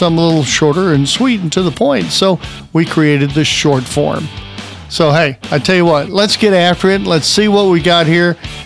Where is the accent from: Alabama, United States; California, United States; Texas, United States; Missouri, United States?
Alabama, United States; I was a boy growing up in Alabama in the 60s